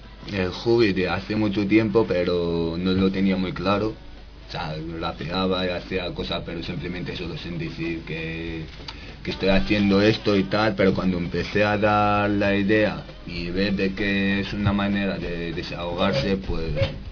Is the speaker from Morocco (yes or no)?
yes; Morocco; now in Madrid, Spain; yo vivo aquí, soy marroquí y llevo casi más o menos 10 años, falta 3 meses, y vivo en Estrecho.